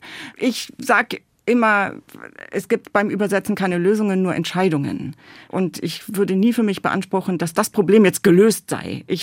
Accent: Hamburg, Germany; first language nl; German is a second language; Zunächst mal nur mit Niederländisch. Also das war meine erste Sprache. Mit 6 wurde ich dann nach Hamburg verpflanzt und dann wurden die Sprachen einfach gewechselt.

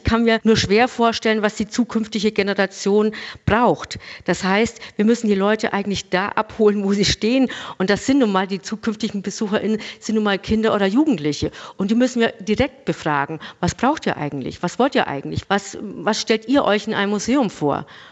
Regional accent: Bavaria, Germany; Zunächst bin ich keine echte Kölnerin, man hört es vielleicht auch, ich komme ursprünglich aus Franken

